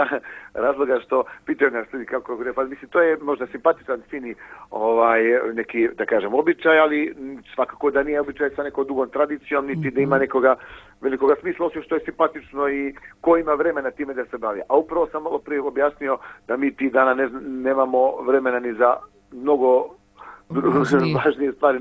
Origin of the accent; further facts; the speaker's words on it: Kotor, Kotor Municipality, Montenegro; Jeste, pa može tamo, a kod nas u Kotoru je ovo, dakle vodokrst će po kućama.